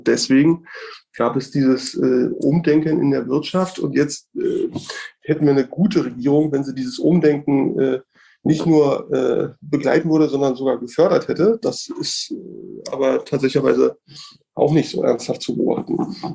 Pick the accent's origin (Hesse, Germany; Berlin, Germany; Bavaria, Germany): Berlin, Germany; Also, ich komme aus Berlin, ne?